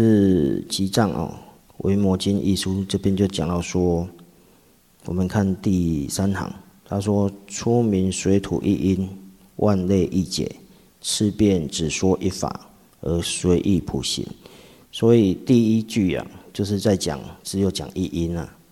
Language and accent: Chinese; Taiwan; 像我们台湾人，我们还要分这个南部北部的，对不对？